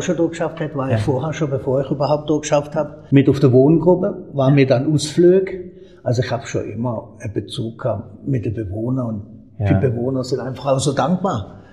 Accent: Herde, Germany; now in Riefelde, Germany; bin ich aus Herde, aufgewachsen in Herde, wohne jetzt in Riefelde

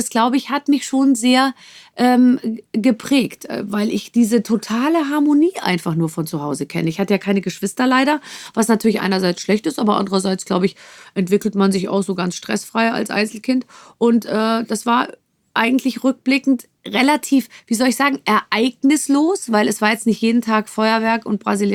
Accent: Gröbenzell, Bavaria, Germany; also born or lived in Munich; Also ich bin geboren in München, dann haben wir erstmal 6 Jahre in München gewohnt und Gröbenzell ist so ein Vorort. Also es ist einfach einer der Vororte in München und so.

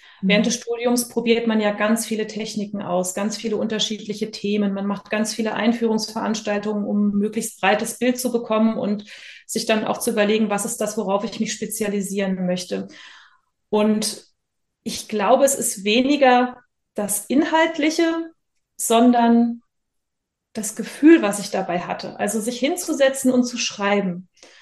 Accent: Bad Kreuznach, Rhineland-Palatinate, Germany; also born or lived in United States; In Bad Kreuznach, das ist in Rheinland-Pfalz, in der Nähe von Mainz.

